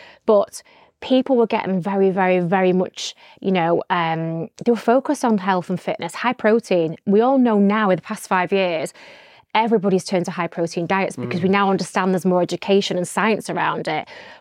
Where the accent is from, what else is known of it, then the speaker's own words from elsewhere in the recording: Tyldesley, North West England, United Kingdom; I'm from Tildesley in Greater Manchester, you know, very working class family.